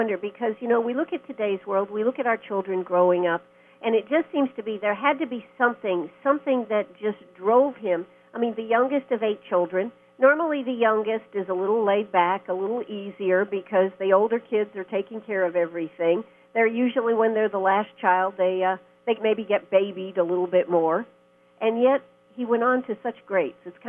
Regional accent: Maine, United States; he went to Bates College, which is up in my home state of Maine.

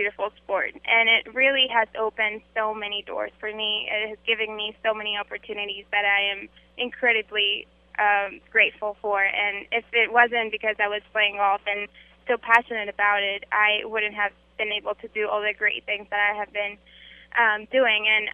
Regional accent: Colombia; moved away as an adult; now in United States; Yes, I did. I grew up in Colombia. All my family are over there, and I graduated high school in Colombia, and I just came to the States for college

